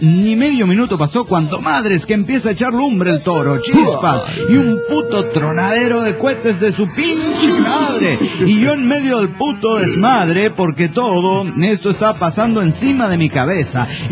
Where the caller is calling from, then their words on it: St. Cloud, Minnesota, United States; desde St. Cloud, Minnesota, estoy emputado y encabronado.